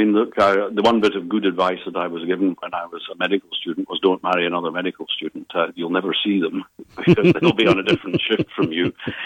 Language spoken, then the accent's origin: English; Scotland, United Kingdom; moved away; One of the nice things about being a Scot abroad is that you don't need to worry too much about the local politics